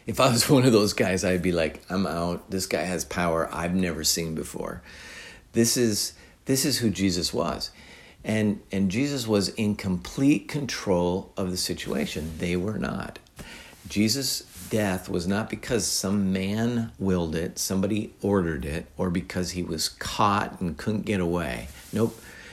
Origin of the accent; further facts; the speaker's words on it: Minnesota, United States; also born or lived in Wisconsin; now in Tennessee, United States; especially here in Tennessee. Where I grew up in Minnesota and Wisconsin, it definitely wasn't always the case.